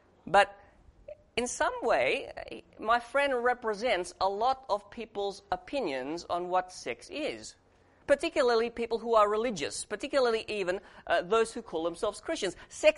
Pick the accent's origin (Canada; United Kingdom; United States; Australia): Australia; When I was a high school student, I studied in Australia. I can speak Indonesian a little bit, but I grew up in Australia.